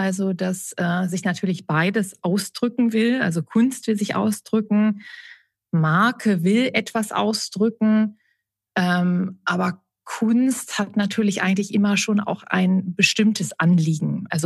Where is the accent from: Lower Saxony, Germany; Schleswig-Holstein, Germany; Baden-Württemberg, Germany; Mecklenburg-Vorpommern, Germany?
Lower Saxony, Germany; Braunschweig; Ich war auch im Staatstheater in meiner Heimatstadt in Braunschweig aktiv.